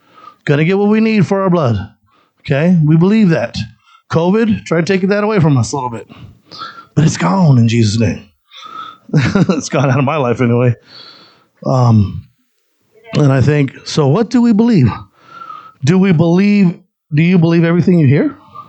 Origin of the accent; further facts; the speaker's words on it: Apache Junction, Arizona, United States; just a real short testimony about me. I grew up here in Apache Junction, went to Apache Junction High School.